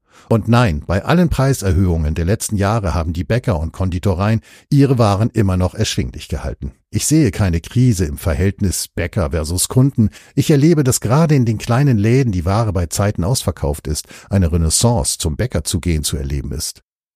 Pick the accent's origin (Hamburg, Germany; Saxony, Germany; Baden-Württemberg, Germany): Saxony, Germany; Plauen; in meiner Heimatstadt Plauen im Vogtland hängt seit einiger Zeit ein Schild.